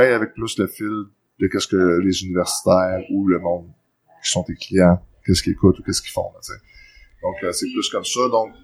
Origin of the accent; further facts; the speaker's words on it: Montreal, Quebec, Canada; Tu sais, tout le temps, je suis de Montréal